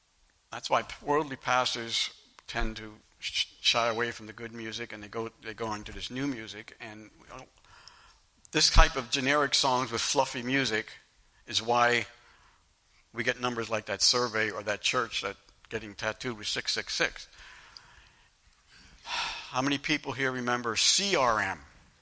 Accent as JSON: {"language": "English", "country": "Egypt", "tie": "born or raised there", "said": "When I grew up in Egypt, the playground there, we go to the playground."}